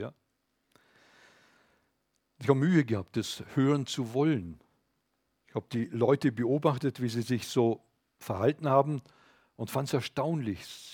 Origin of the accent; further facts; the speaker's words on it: Austria; Ich kann als Österreicher nicht als Schweizer handeln.